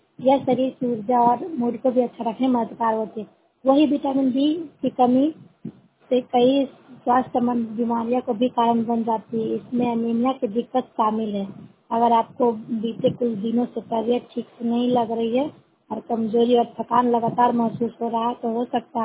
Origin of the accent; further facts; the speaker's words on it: Hija, India; और मैं हिजा प्रखंड से हूँ।